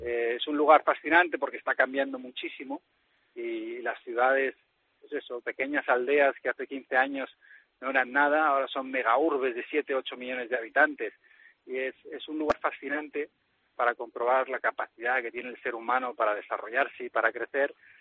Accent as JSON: {"language": "Spanish", "country": "Spain", "said": "fíjate yo lo que puede ser un periodista español para una potencia como China"}